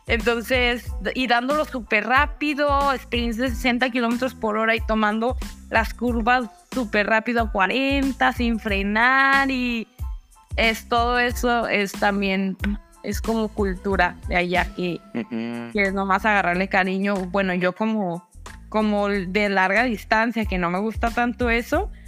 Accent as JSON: {"language": "Spanish", "country": "Colombia", "said": "yo como colombiana, ¿cómo regresas tú a tu casa"}